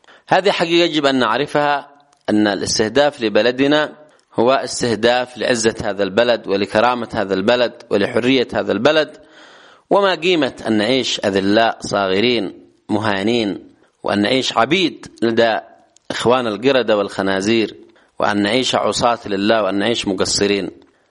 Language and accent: Arabic; Yemen; ولنا نحن كيمنيين